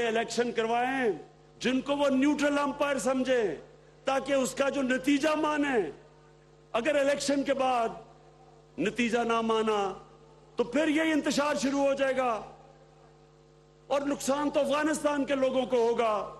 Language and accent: Urdu; Pakistan; میں مسلمان ہوں، میں پاکستانی ہوں